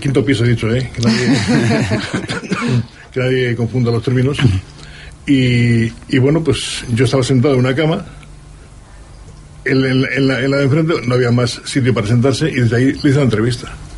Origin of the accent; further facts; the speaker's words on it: Cuenca, Castilla-La Mancha, Spain; yo soy de Cuenca. Cosa que pocos pueden decir.